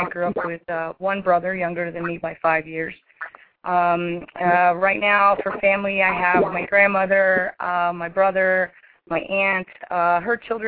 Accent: St. Petersburg, Florida, United States; Well, I was born and raised in Florida, St. Petersburg, Florida area. Been here most of my whole life.

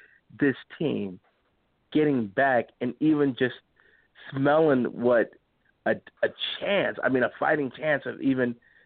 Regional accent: Chicago, Illinois, United States; I grew up in Chicago.

